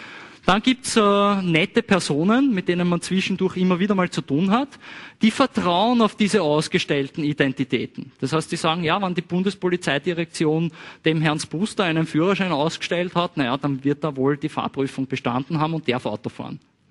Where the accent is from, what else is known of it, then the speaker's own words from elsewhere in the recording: Austria; wie man so klassischerweise bei uns in Österreich sagen würde